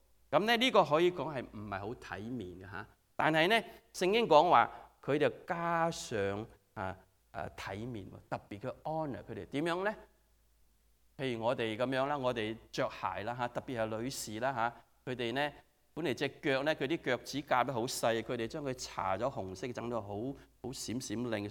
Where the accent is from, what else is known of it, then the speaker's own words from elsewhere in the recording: Guangdong, China; 我哋廣東人有時講嘢咧係比較點講啊？直接啲同埋好苛刻啲啊